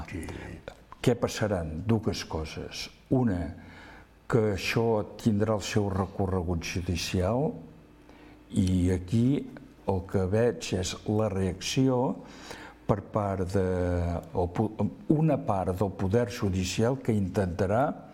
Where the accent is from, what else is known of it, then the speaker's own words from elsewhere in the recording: Catalonia, Spain; jo espero que com a català s'acabi allò